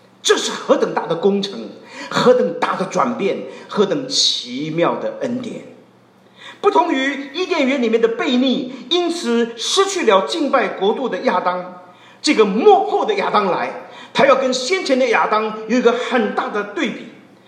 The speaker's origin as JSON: {"language": "Chinese", "country": "China", "said": "我们中国人的文化里面啊，这个是自己人，那就可以爱；不是自己人，对不起。"}